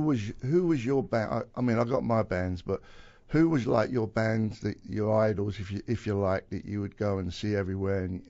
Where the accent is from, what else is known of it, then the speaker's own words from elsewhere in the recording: United States; I'm American